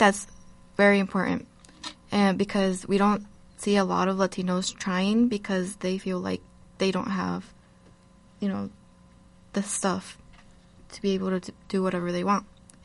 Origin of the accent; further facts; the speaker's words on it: Des Moines, Iowa, United States; I grew up in Des Moines, capital of Iowa, and little me didn't have any idea what segregation, racism, nor sexist state of minds were.